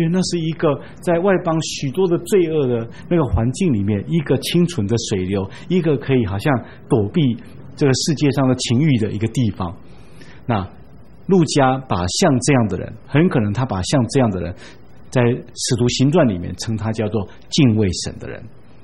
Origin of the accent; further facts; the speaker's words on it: China; 所以对我来讲，以我们中国人来讲